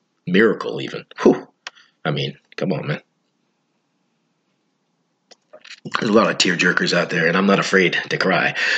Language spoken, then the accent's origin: English; Vermont, United States; we grew up in Vermont, you know. It is what it is. You know, I'm not going to sugarcoat what the state I grew up in and live